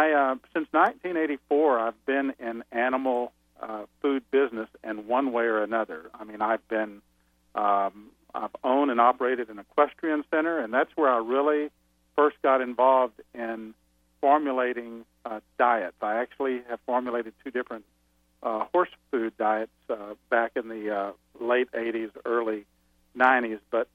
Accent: Texas, United States; born there; also born or lived in Albuquerque / Madison, Wisconsin; now in Lincoln, United States; Well, I live in Lincoln, Nebraska, and by birth, I'm a Texan. You may hear it in my voice a little bit.

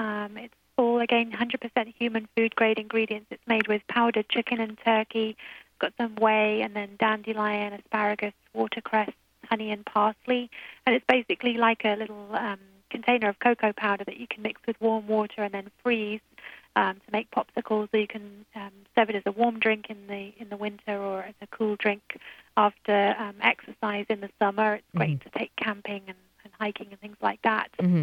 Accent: United Kingdom; And it's not just because I'm British

